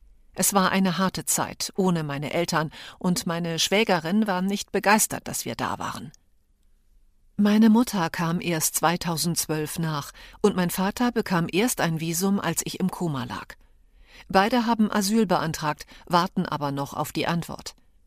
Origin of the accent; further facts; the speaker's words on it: Eastern Anatolia, Turkey; Ich bin mit 7 Geschwistern in der Türkei aufgewachsen. Wir sind Kurden. Irgendwann wurde unser Dorf im Osten des Landes niedergebrannt, deshalb mussten wir in den Westen flüchten.